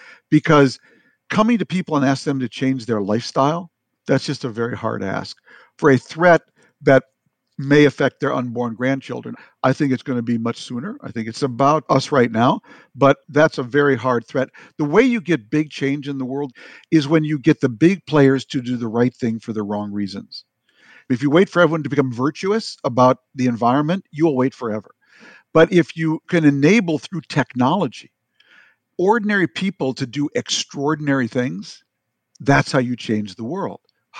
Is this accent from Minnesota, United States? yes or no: yes; Minnesota, United States; Frankly, because I am from Minnesota, I know that's not true.